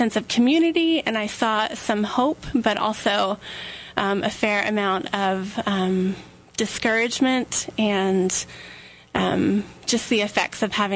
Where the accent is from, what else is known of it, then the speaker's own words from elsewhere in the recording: United States; So people would often ask me where I was from, and I said, I'm American.